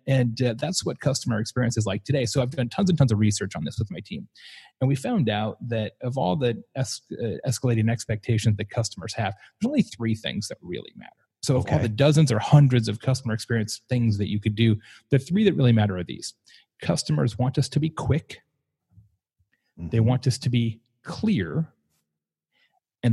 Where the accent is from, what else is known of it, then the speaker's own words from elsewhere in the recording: Lake Havasu City, Arizona, United States; first franchise restaurant at least, in my hometown of Lake Havasu City, Arizona, went 24 hours a day.